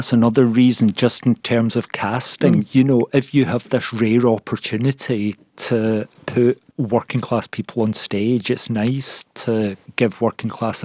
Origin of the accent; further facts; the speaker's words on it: Scotland, United Kingdom; moved away; also born or lived in London; the accent I grew up with in Scotland, when I moved to London, nobody understood what I was saying.